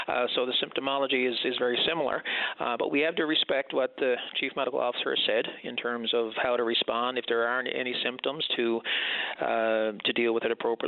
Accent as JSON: {"language": "English", "town": "Norris Arm", "region": "Newfoundland and Labrador", "country": "Canada", "tie": "born or raised there", "said": "I'm originally from Central, Newfoundland and Labrador, Norris Arm, grew up there."}